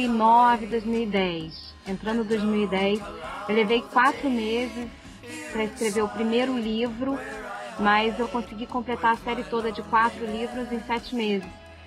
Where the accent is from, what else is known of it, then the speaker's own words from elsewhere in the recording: Rio de Janeiro, Brazil; porque eu sou carioca.